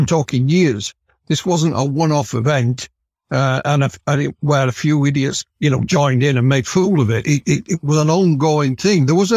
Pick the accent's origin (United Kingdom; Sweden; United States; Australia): United Kingdom; Yorkshire and the Humber; I'm a Yorkshireman. I'm not that far from Barnsley where we are.